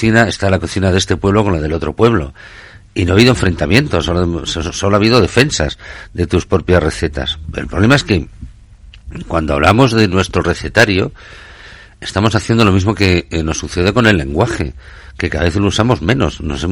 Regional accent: Spain; Perdón, yo soy español, la culpa siempre es de los demás.

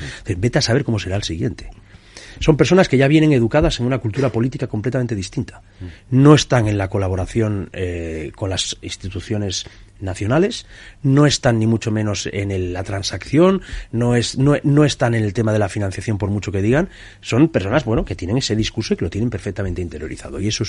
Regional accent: Catalonia, Spain; Cataluña, que al final te tienes que largar de tu propia tierra porque te han quemado. Yo no me voy. Esta es mi tierra.

